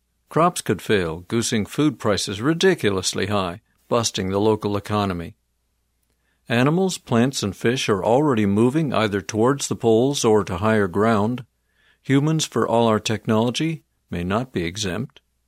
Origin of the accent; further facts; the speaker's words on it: Canada; as another Canadian